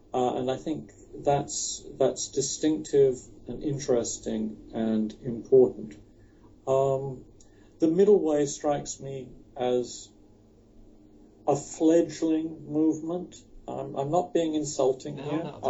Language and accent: English; South East England, United Kingdom; I grew up in Sussex, in a town where most people who had children were part of the serving class rather than the privileged class.